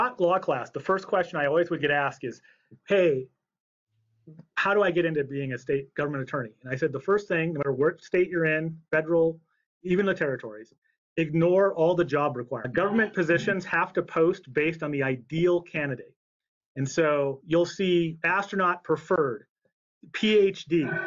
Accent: Circle, Montana, United States; I grew up in Circle, Montana, which is, if you look at the map of Montana, there's a giant lake on the eastern side

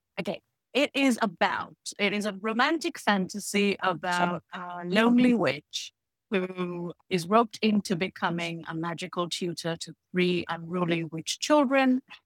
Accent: United Kingdom; I am a British Indian author who writes mostly fantasy and sci-fi.

